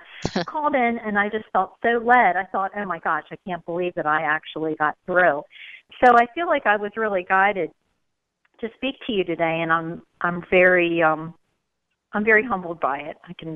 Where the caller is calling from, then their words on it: Rehoboth Beach, Delaware, United States; Oh, that's great. Yeah, I'm in Rehoboth Beach.